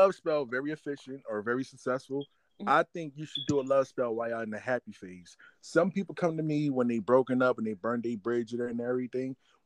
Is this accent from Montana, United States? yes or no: no; Philadelphia, Pennsylvania, United States; About me, I'm from Philadelphia, born and raised. I was born in North Philadelphia, and then I was raised in West Philadelphia. Right now, I currently reside in Center City, Philadelphia, so everything's looking pretty good.